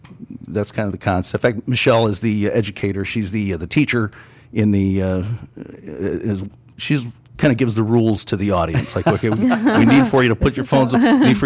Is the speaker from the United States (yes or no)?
yes; Hammond, Indiana, United States; born or raised there; also born or lived in North Carolina; now in Libertyville, United States